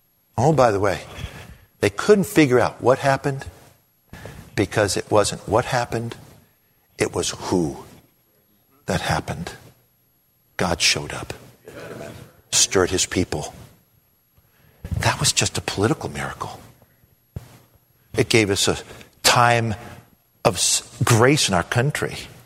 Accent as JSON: {"language": "English", "town": "Washington", "region": "District of Columbia", "country": "United States", "tie": "born or raised there", "said": "I grew up there in Washington, D.C., and I've been there for all kinds of events."}